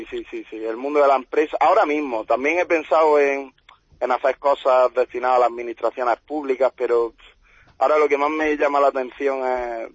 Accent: La Herradura, Andalusia, Spain; mis padres tienen un restaurante en mi pueblo, yo soy de La Herradura, de Granada

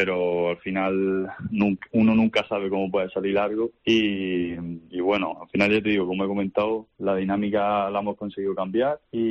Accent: Almería, Andalusia, Spain; yo soy de Almería, ¿no?

